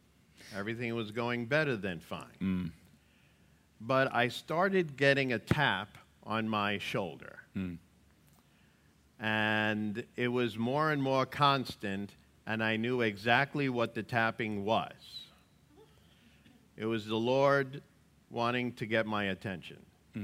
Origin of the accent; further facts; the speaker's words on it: New York City, New York, United States; I grew up in the Bronx, New York.